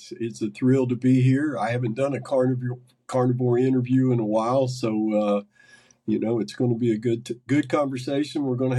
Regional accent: Huntington, West Virginia, United States; born there; Well, I was born in Huntington, West Virginia, 63 years ago. I just recently turned 63.

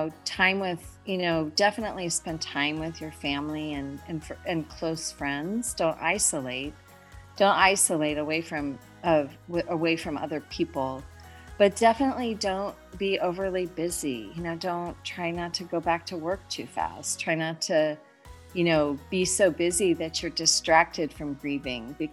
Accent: Oregon, United States; And I came from Oregon, he was from Northern California.

